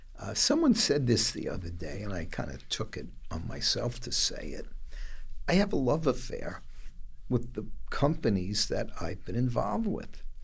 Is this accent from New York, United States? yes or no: yes; Bronx, New York, United States; growing up in the Bronx, I didn't know from fancy, but growing up in the Bronx, I, you know, liked... things.